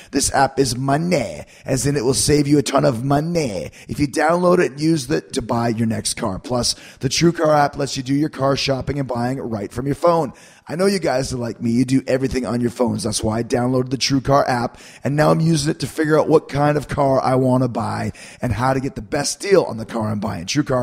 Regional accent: Canada; moving to Vancouver, Canada, my home country.

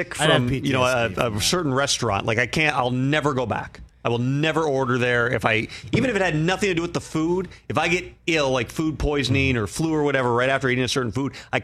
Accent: Minneapolis, Minnesota, United States; also born or lived in Wisconsin; I'm from Minneapolis.

